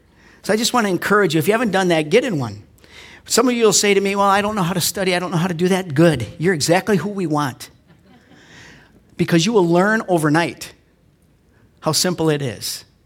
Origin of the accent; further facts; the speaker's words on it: Ireland; I'm Irish to the bone.